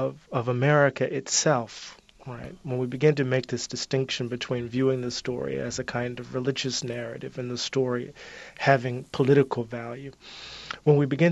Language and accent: English; Moss Point, Mississippi, United States; I grew up in Moss Point, Mississippi, which is about 30 miles east of Biloxi.